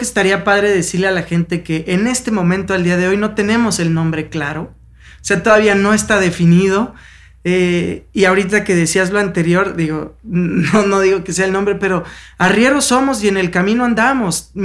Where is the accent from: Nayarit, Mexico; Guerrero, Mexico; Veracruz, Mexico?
Veracruz, Mexico; moved away as an adult; now in Mexico City, Mexico; yo estudié finanzas, yo soy de Veracruz, me vine a México a estudiar la carrera